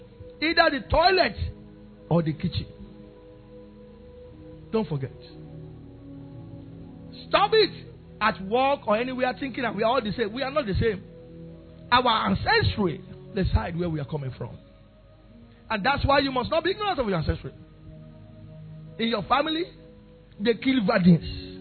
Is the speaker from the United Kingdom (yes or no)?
no; South East, Nigeria; We Igbo. We are proud people. We don't take nonsense.